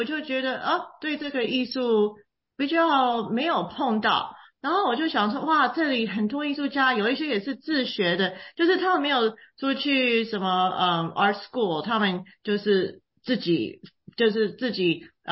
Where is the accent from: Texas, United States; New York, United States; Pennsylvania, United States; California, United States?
Texas, United States; Dallas; also born or lived in Taiwan; 其实我是在台湾出生的，然后6岁我们全家移民到美国，是先到德州 Dallas 那里，就在那里长大，拼命的学英文，礼拜六去上中文学校，然后呢就是也去上 Stanford 大学